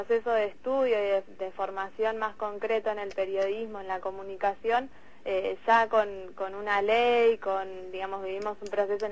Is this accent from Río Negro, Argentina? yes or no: yes; Bariloche, Río Negro, Argentina; now in La Plata, Argentina; Soy de Bariloche.